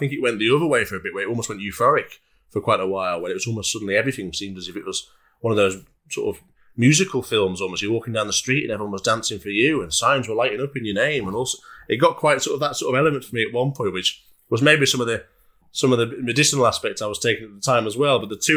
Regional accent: Carlisle, North West England, United Kingdom; I was in Carlisle at the time, at my hometown. I was walking down the high street.

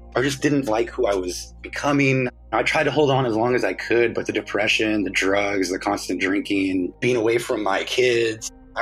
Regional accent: Los Angeles, California, United States; I'm from Los Angeles. I'm a musician.

